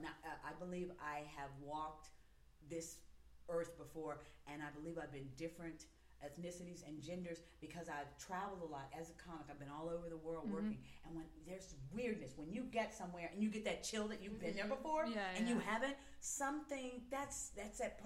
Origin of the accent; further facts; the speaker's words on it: Pawhuska, Oklahoma, United States; I grew up in Oklahoma, a small town, Pawhuska.